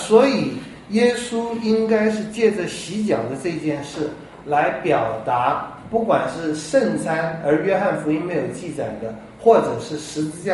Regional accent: China; 我们中国人有个，我们华人有个好习惯，就是我是觉得是好习惯，就我们睡前洗澡。

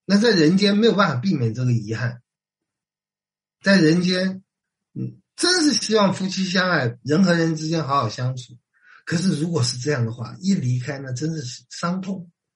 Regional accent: China; 而这句话我们中国人有一个很好的形容，就叫小别胜新婚

